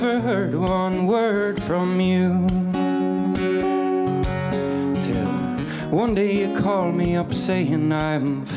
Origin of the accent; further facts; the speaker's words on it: Ireland; I'm here from Ireland.